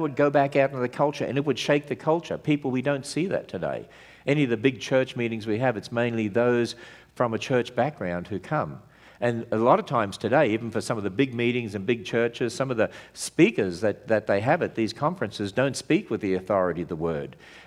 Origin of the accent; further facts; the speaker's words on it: Australia; moved away as an adult; also born or lived in California; now in United States; I and my wife first came over from Australia, you probably recognize I have a deep southern accent. But we came over from Australia 27 years ago, and we lived in California, actually.